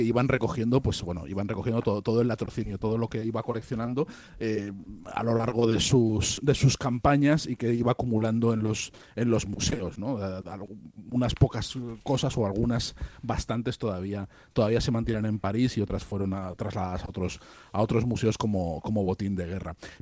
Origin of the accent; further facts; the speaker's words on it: Aragon, Spain; Como aragonés, y yo creo que no del todo desencantado todavía con Napoleón, afrancesado orgulloso